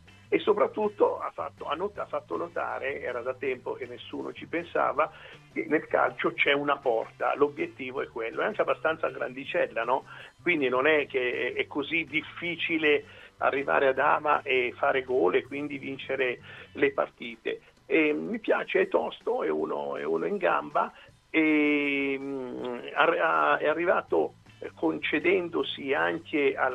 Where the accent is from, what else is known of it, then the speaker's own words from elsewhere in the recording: Como, Lombardy, Italy; io che sono originario di Como l'ho visto alcune volte al supermercato